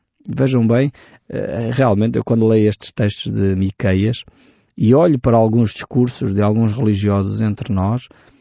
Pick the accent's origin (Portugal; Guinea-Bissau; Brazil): Portugal; porque eu sou português, conheço a nossa nação, identifico-me com os nossos valores